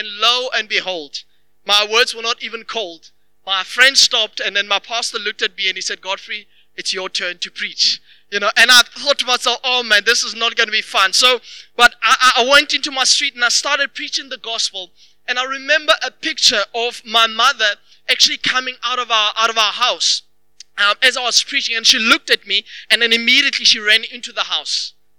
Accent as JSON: {"language": "English", "region": "Free State", "country": "South Africa", "tie": "born or raised there", "said": "I grew up without a father. And in the Free State, the place that I grew up in Valcom was actually a very gang-infested area."}